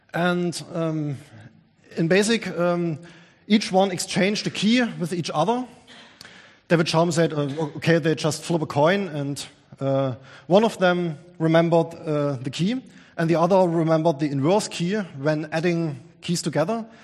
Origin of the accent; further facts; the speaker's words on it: Dresden, Saxony, Germany; from Dresden